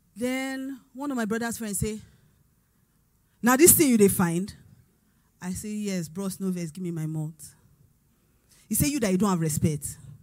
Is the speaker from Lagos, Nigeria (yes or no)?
no; Onitsugbo, Delta, Nigeria; By the way, I'm from Onitsugbo, so we went to Onitsugbo to do the burial.